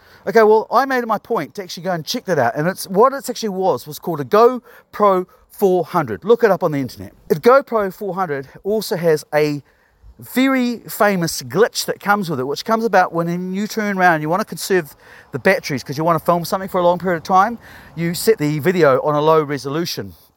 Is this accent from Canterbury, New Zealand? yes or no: yes; Christchurch, Canterbury, New Zealand; I'm from Christchurch. I know my city. I know some of these people, and have known them for years.